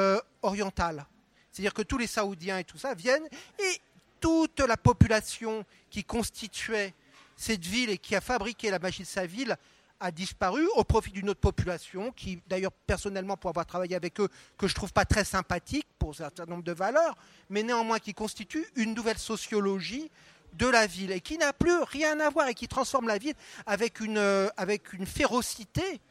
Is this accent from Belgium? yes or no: no; Paris, Île-de-France, France; en tant que Parisien, moi je ne suis plus du tout attaché à ma ville